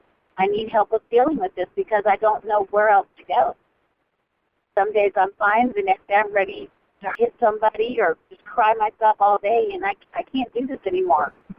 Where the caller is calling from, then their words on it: Florida, United States; I'm calling from Florida.